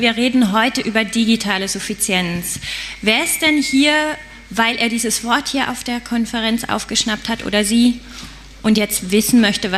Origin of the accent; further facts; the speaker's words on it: Switzerland; now in Germany; ich bin aus der Schweiz erst seit kurzem hier